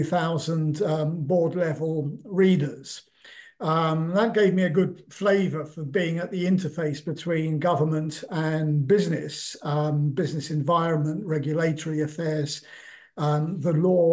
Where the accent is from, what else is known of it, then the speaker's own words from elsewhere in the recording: London, United Kingdom; born there; So I was born in London. Both of my parents were Polish emigres who ended up in the UK after the end of the Second World War